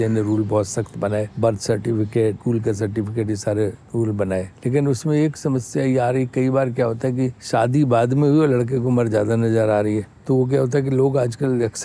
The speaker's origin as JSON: {"language": "Hindi", "town": "Kanpur", "region": "Uttar Pradesh", "country": "India", "tie": "born or raised there", "said": "मैं तो कानपुर का खुद हूँ पला बड़ा हुई हूँ तो मैं तो खुद कानपुर चाहता हूँ।"}